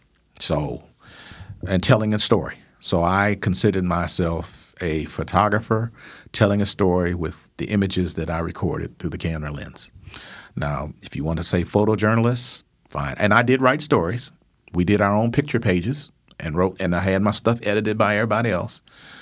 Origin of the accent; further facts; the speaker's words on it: Ann Arbor, Michigan, United States; I'm being from Ann Arbor. I knew the town. I knew the city.